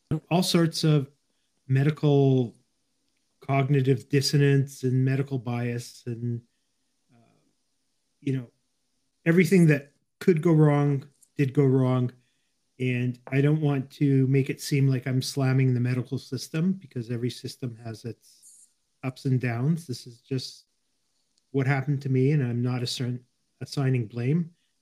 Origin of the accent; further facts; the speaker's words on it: Winnipeg, Manitoba, Canada; now in Toronto, Canada; I grew up in a prairie city called Winnipeg in the province of Manitoba in Canada. And I am currently in Toronto, the center of the universe, according to some people.